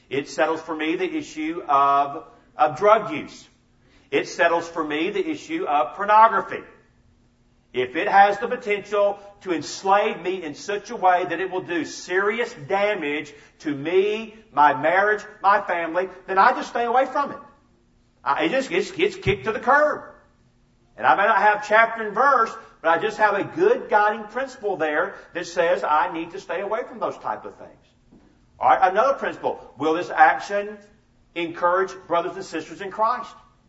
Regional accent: Georgia, United States; I first voted, and that was in 1976 as a Georgian who voted against Jimmy Carter. Amen. And he was, I'm from Georgia.

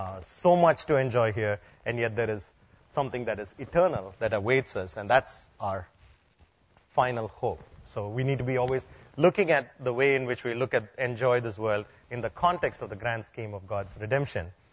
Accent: India; I come from India

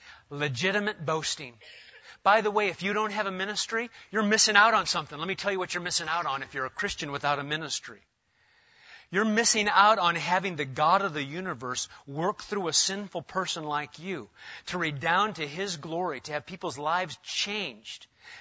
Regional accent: Omaha, Nebraska, United States; Now I'm from Omaha, so I'm taking that as a sign. That sign right there. I've driven from Omaha to Worcester before.

